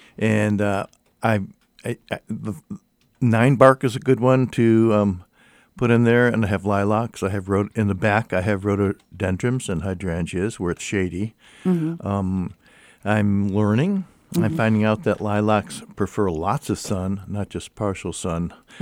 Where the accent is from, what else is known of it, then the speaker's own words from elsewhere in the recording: East Coast, United States; I come from the East Coast, and you know, on the East Coast, the houses there, people really are into gardening